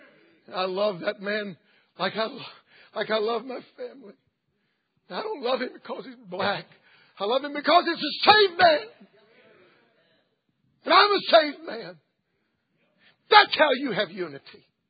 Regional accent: the South, United States; And I was born in the South. And in my high school, they bust in black students.

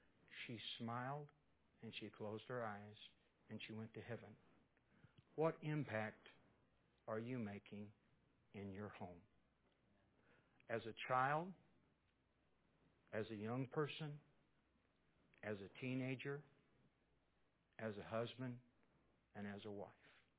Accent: Missouri, United States; my father went to the home where I was raised at in Missouri.

